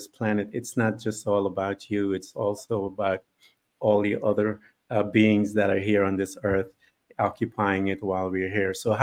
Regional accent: Guyana; moved away; I came from British Guiana in South America, and I would tell them that child abuse was an Olympic sport back in my country.

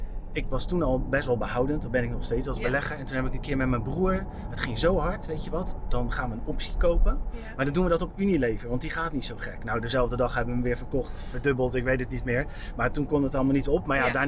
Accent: Vlaardingen, South Holland, Netherlands; Dus ik kom oorspronkelijk uit Vlaardingen, dus mijn cirkel is wat dat betreft niet zo groot.

